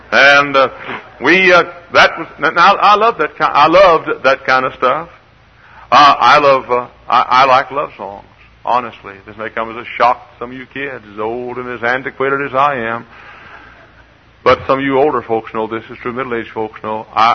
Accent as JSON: {"language": "English", "region": "Texas", "country": "United States", "said": "Now I came from Texas, boy, where we had the country and western music"}